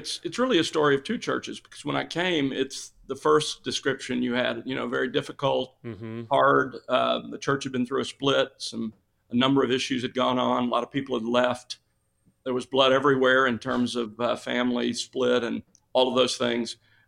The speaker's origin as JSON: {"language": "English", "town": "Mobile", "region": "Alabama", "country": "United States", "said": "I am from Mobile, Alabama, originally, and kind of like your family, from a large family. I'm the youngest of 10 children."}